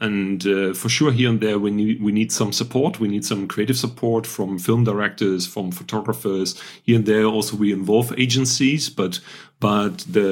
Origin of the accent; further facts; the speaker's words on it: North Rhine-Westphalia, Germany; I'm German. I'm trained as an industrial designer. So I'm coming from the Rhine area, close to Düsseldorf and Cologne.